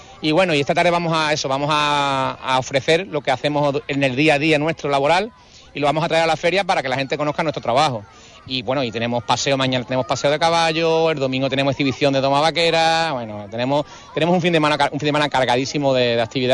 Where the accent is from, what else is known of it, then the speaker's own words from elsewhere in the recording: Huelva, Andalusia, Spain; La seña de identidad nuestra es rociera, somos de Huelva, Huelva es rociera